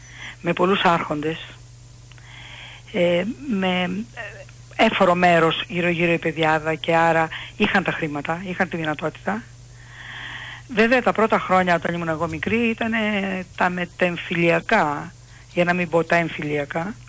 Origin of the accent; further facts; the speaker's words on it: Katakolo, Western Greece, Greece; born there; Εγώ γεννήθηκα στο Κατάκολο Ηλίας.